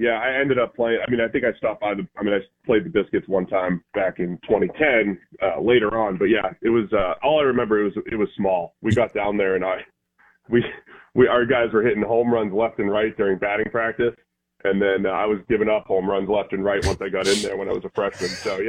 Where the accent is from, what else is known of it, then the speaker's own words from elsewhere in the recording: Boston, Massachusetts, United States; now in Cincinnati, United States; I'm from the Boston area, so I've always had the Red Sox.